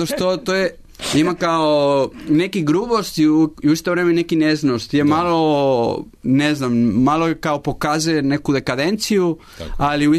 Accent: Galicia, Spain; Serbian is a second language; ja sam iz Galicije i ljudi u Galiciji su dosta melanholični

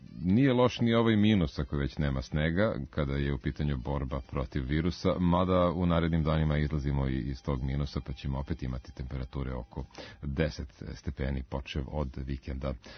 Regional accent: Belgrade, Serbia; Ja se dobro sećam svog detinjstva na Dorćelu kada smo provodili cele zime na Kalemegdanu sankajući se.

